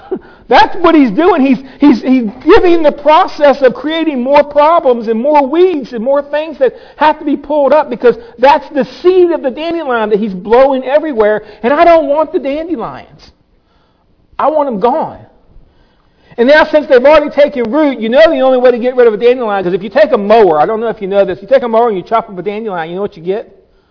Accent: Lynchburg, Virginia, United States; Now, I'm from Lynchburg. I understand granite.

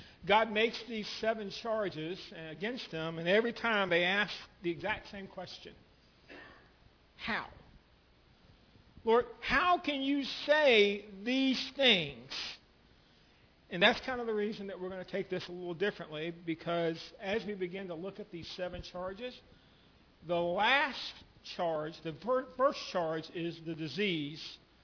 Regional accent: the South, United States; remember, I'm from the South. I pronounce it Haggai.

